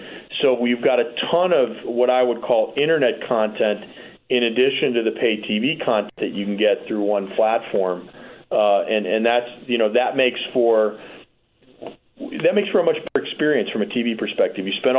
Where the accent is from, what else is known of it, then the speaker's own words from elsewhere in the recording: Chicago, Illinois, United States; being a Chicagoan.